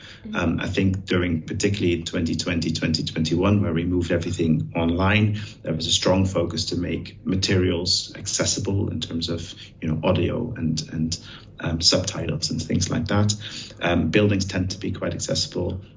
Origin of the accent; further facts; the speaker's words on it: Netherlands; I'm originally from the Netherlands